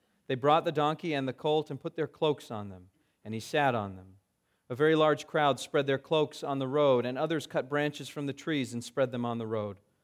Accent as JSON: {"language": "English", "region": "California", "country": "United States", "tie": "born or raised there", "said": "I grew up in Southern California, and once my family took the long trip up the coast to visit San Francisco."}